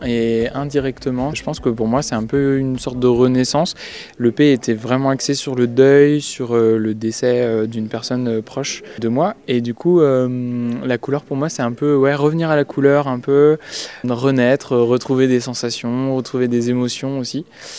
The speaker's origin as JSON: {"language": "French", "region": "Brittany", "country": "France", "tie": "born or raised there", "lives_now": "La Roche-sur-Yon, France", "said": "je viens du Morbihan et que celle-là, je l'ai trouvée super vite. J'ai vécu toute mon enfance aussi proche de la mer. Donc voilà. Et j'habite maintenant à La Roche-sur-Yon, mais on n'est pas très loin de la mer."}